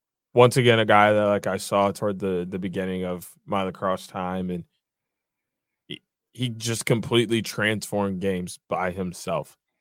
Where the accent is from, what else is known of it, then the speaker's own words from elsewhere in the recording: Midwest, United States; I mean, growing up in the Midwest, Notre Dame is one of the few teams that like everybody pays attention to.